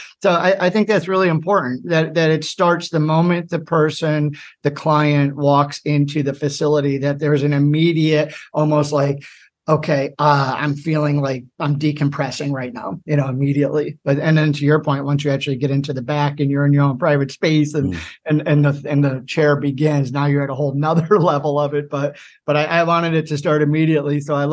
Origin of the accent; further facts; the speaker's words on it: Ohio, United States; moved away as an adult; now in New York, United States; moved to New York to accept that position. I'm from Ohio